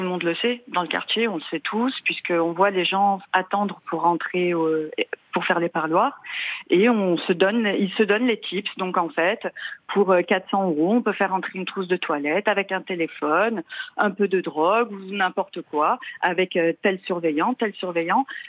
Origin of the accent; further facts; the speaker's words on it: Marseille, Provence-Alpes-Côte d'Azur, France; Alors moi, j'ai grandi à La Cailloule. C'est un quartier populaire collé aux Baumettes, à la maison d'arrêt des Baumettes.